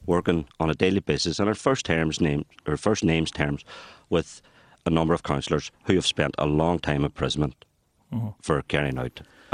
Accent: Northern Ireland, United Kingdom; I grew up here in the six counties. You know, I have to drive on the same side as the road. I have to pay tax.

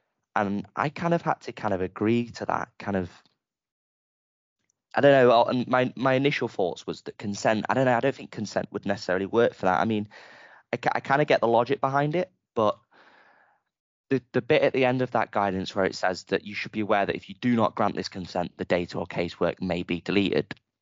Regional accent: Derby, East Midlands, United Kingdom; but I'm from Derby originally

